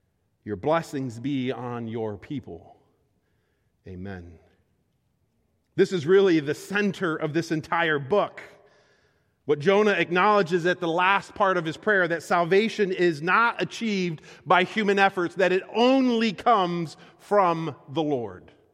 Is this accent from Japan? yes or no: yes; Japan; I mean, I grew up in Japan.